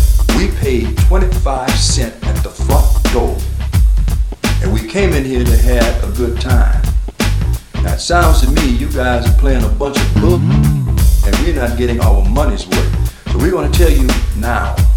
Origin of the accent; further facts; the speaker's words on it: Houston, Texas, United States; We are in sugarcane country, approximately 200 miles from my hometown of Houston, Texas.